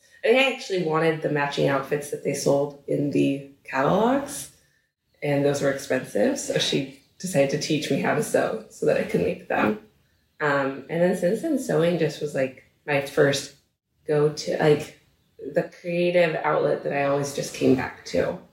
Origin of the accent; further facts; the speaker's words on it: Colorado, United States; born there; I was born in Colorado in August.